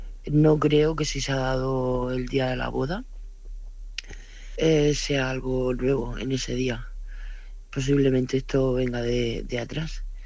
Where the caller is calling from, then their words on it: Murcia, Region of Murcia, Spain; de Murcia.